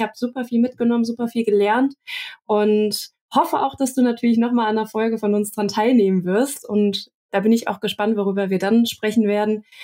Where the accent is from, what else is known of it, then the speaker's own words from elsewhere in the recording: Cologne, North Rhine-Westphalia, Germany; als Kölnerin